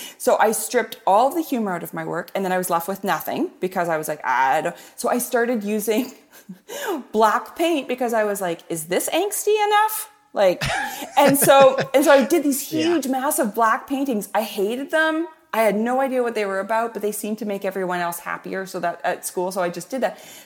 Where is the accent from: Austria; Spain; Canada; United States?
Canada; it's because I'm Canadian.